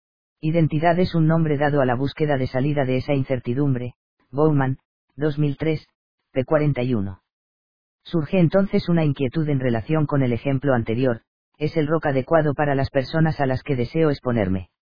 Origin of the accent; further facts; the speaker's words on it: Yopal, Casanare, Colombia; also born or lived in Acacías; Nací en Acacias, criada en Yopal, soy llanera a morir